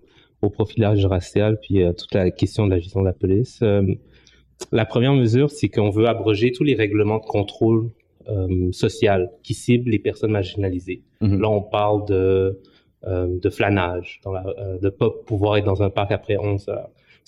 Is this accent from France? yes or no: no; Montreal, Quebec, Canada; C'est là où je suis né, c'est là où j'ai grandi. Donc là, j'ai la possibilité d'agir beaucoup plus pour faire du changement dans ce quartier-là.